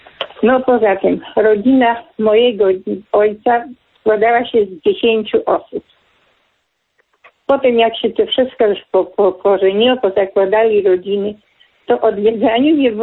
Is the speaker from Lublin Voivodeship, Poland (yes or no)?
yes; Lublin Voivodeship, Poland; bo ja pochodzę z Lubelskiego.